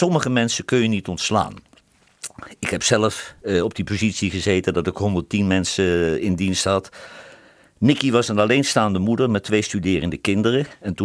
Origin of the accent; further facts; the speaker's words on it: Nijmegen, Gelderland, Netherlands; also born or lived in Drenthe; ik kom eigenlijk uit Nijmegen, maar mijn vader werkte bij de Rijkspolitie en die werd overgeplaatst naar Drenthe. En toen heb ik daar 2-3 jaar gewoond